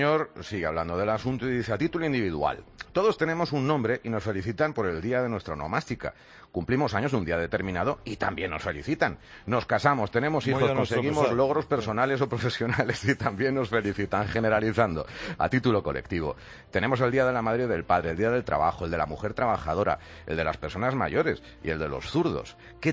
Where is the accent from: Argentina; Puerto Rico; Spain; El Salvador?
Spain; Barcelona, Catalonia; soy de Barcelona.